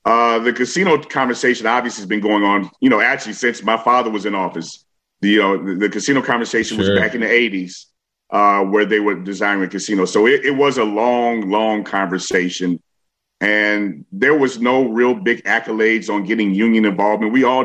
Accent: Chicago, Illinois, United States; I am a Chicagoan, and I think almost all Chicagoans want the same thing.

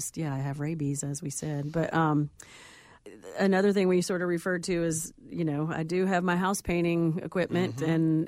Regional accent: Atlanta, Georgia, United States; now in Chicago, United States; I mean, I'm from Atlanta, and I do love Cabbage Town, but when I first moved up here and I was homesick

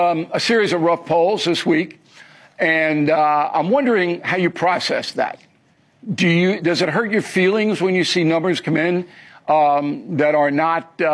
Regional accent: United States; I'm glad I'm an American.

